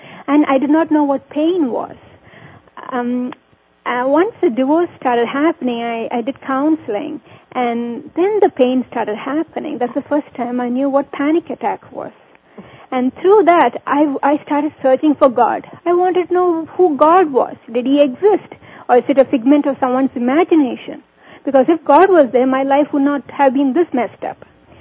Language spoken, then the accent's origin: English; India; born there; I was born in India to a middle-class family. We didn't have a lot of money.